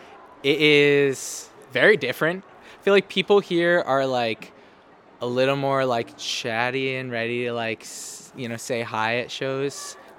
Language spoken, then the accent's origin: English; Philadelphia, Pennsylvania, United States; I feel like I'll be back one day because that's the city I know. It raised me.